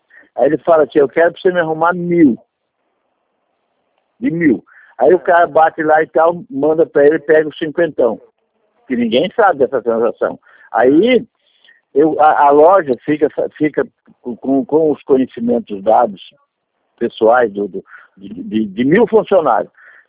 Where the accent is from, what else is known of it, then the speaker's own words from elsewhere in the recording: Paraná, Brazil; now in Florianópolis, Brazil; O Paraná, eu era do Paraná, vim pra cá